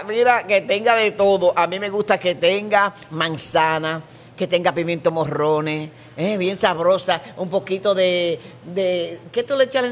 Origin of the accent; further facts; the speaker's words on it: Dominican Republic; now in Puerto Rico; Como dominicana que soy, extraño algo.